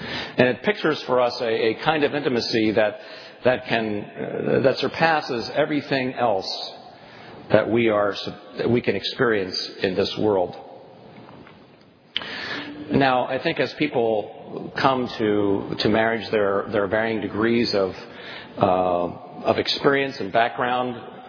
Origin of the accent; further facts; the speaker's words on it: Pennsylvania, United States; We're from Lancaster County, Pennsylvania. She has horse and buggy Mennonite relatives. I have horse and buggy Mennonite relatives.